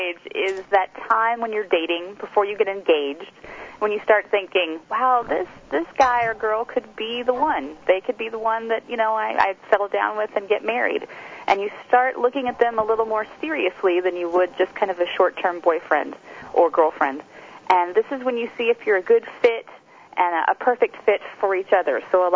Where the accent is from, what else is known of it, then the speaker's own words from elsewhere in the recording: Kentucky, United States; I grew up in Kentucky, so my mom decided to take two first names and combine them.